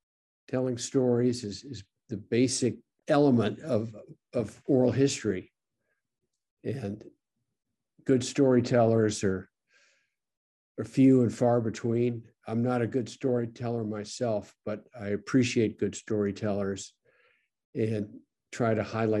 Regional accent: St. Louis, Missouri, United States; I grew up in St. Louis, but I walked to school, and I remember walking along a creek and finding possums under the root wads along the little creek in St. Louis County.

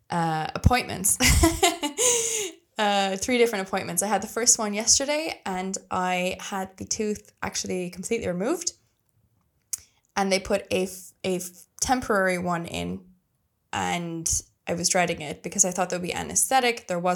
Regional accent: Ireland; I'm an Irish girl traveling the world. I've been to 79 countries so far, some of them multiple times, and I've lived in 6 countries.

